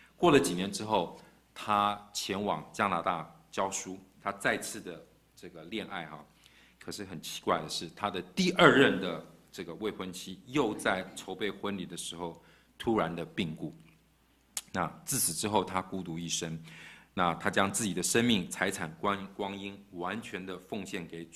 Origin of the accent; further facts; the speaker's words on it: China; 我们中国人有一句老话说，未经他人苦莫劝他人善